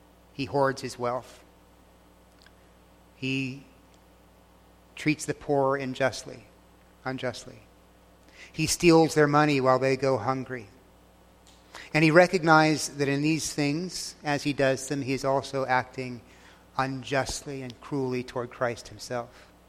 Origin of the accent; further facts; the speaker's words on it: Texas, United States; I grew up in Texas, but that doesn't mean I know a lot about cows